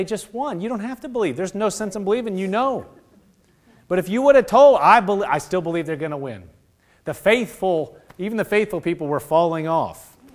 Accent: Nebraska, United States; I grew up in Nebraska, and it was like that. I mean, Nebraska, you don't have professional sports anywhere near.

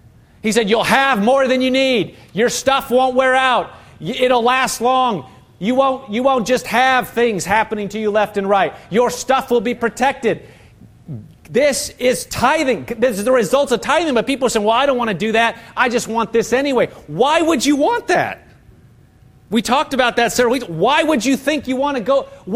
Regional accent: Nebraska, United States; now in Boston, United States; And I've lived here in Massachusetts. I would have never thought that. I grew up in Nebraska.

